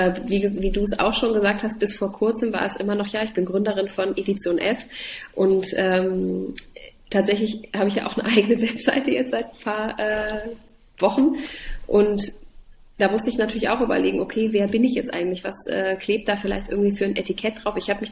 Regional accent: Halle, Saxony-Anhalt, Germany; also born or lived in Dessau; Also ich bin in Dessau geboren, ich bin in Halle aufgewachsen. Ich bin also ein Ostkind.

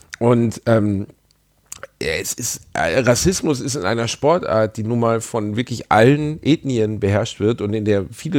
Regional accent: Gelsenkirchen, North Rhine-Westphalia, Germany; born there; ich bin in Schalke geboren.

